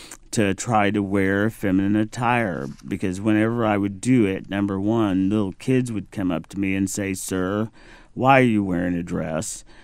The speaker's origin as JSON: {"language": "English", "region": "Missouri", "country": "United States", "tie": "born or raised there", "said": "I grew up in the Midwest, but, you know, Missouri, the Mason-Dixon line runs through there. So it's really like the South. Very conservative. It's the buckle of the Bible Belt."}